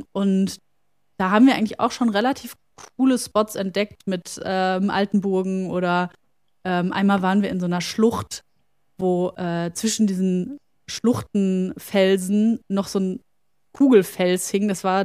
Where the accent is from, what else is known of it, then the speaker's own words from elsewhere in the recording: Germany; irgendwann einfach ein paar Kronen abgeholt, um was in der Tasche zu haben, wie man das halt so macht als Deutscher.